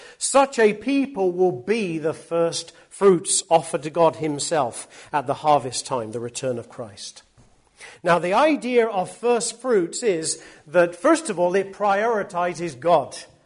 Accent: England, United Kingdom; I'm an Englishman, I have a British passport

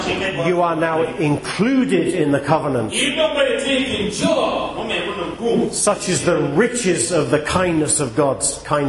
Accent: England, United Kingdom; I can be a Jew even though I'm an Englishman, because I'm a Jew inwardly.

